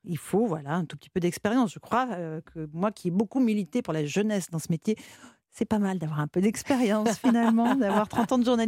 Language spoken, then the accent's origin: French; Aix-les-Bains, Auvergne-Rhône-Alpes, France; born there; J'en fais un autre un mois après à Aix-les-Bains, donc ma ville natale